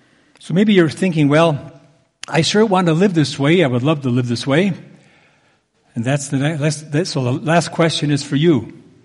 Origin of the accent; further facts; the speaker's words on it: Mexico City, Mexico; Many years ago, in Mexico City, you know, that's my hometown, there was a group of friends of mine who would meet regularly at a coffee shop.